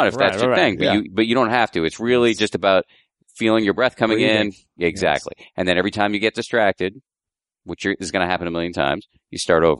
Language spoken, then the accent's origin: English; Massachusetts, United States; I grew up in the People's Republic of Massachusetts.